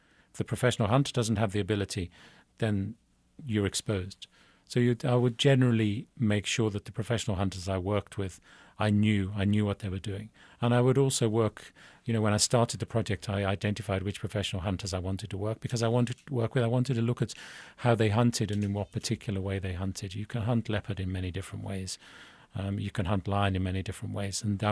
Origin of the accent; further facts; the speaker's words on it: London, United Kingdom; born there; moved away; No, I was born in London. I was born in the UK.